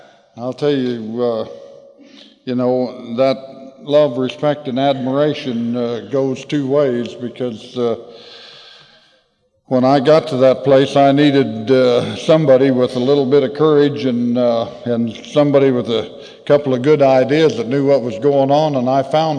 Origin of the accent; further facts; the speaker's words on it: Rock Springs, Wyoming, United States; I'm an alcoholic. I'm from Rock Springs, W, and I say that in order to maintain Wyoming's anonymity.